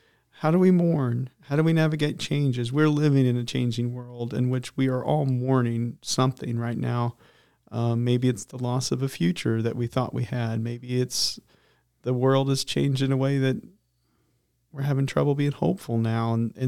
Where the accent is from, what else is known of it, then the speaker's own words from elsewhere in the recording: Ligoti, Indiana, United States; moved away as an adult; So I grew up in Ligoti, Indiana, and I moved there when I was 3 years old, moved away when I was 24 years old.